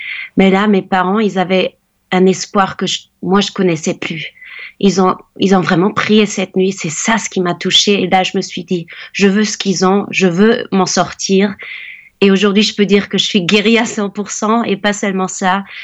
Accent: Germany; J'habite en Allemagne, je suis allemande, mais ma mère est française.

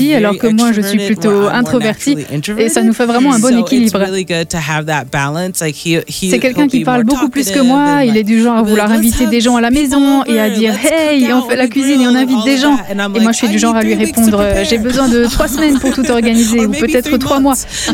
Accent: Southeast, United States; French is a second language; je suis américaine, j'aime ce que je mange aux États-Unis. J'ai grandi dans le sud, le sud-est des États-Unis

